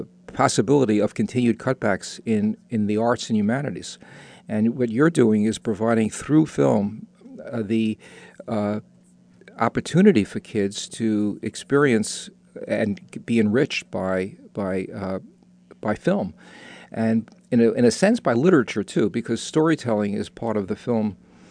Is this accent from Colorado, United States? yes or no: no; New York, United States; moved away; I just came back from a visit to New York, which, believe it or not, from my accent, you might note that I'm from.